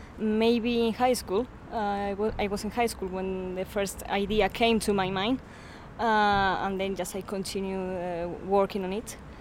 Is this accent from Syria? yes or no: no; Spain; be promoting the book in the main cities here in Spain. We are gonna be in the big cities and in my hometown, of course.